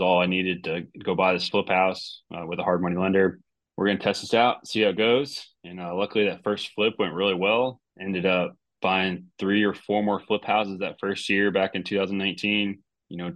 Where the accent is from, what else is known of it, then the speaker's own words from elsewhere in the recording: Louisville, Kentucky, United States; they actually recruited me to move back to Louisville, my hometown, and to open up my own agency.